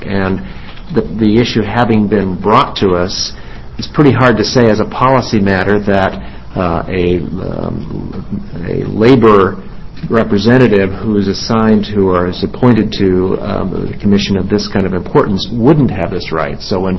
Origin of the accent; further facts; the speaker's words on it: Albany, New York, United States; my good friend from my hometown of Albany